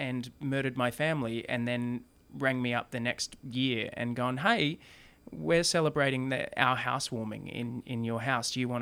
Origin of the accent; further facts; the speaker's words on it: Wagga Wagga, New South Wales, Australia; I grew up in Wagga Wagga, land of many crows. but my family are from off the Brungle Mission.